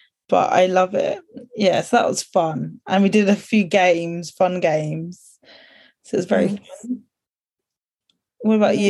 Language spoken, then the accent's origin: English; United Kingdom; It's a very English thing, British thing to do that. And we have to act. We're not acting, sorry. We are British.